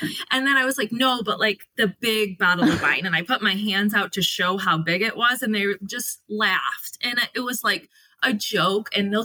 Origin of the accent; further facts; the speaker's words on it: Sheboygan, Michigan, United States; I'm from Sheboygan, Michigan.